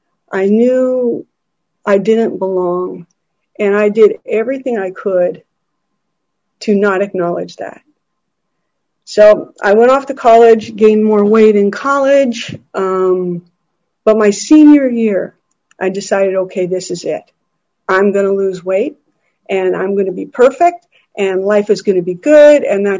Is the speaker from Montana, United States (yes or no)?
yes; Montana, United States; I grew up in Montana. I never felt like I belonged.